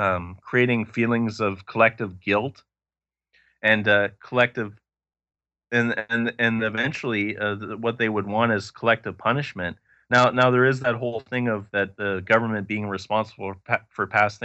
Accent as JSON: {"language": "English", "country": "Canada", "said": "it was absolutely essential to the identity of myself as a Canadian."}